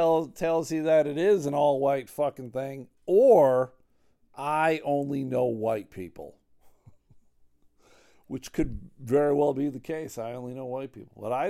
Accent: Buffalo, New York, United States; I'm originally from Buffalo, New York.

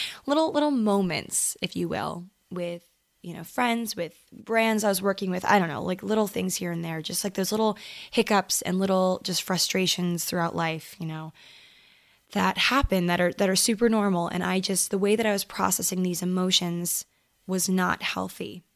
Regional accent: Maryland, United States; So I grew up in Maryland. I've been here my whole life, aside from, you know, the places I've chosen in college and beyond. Before college, I'd never really left Maryland aside from like a handful of trips

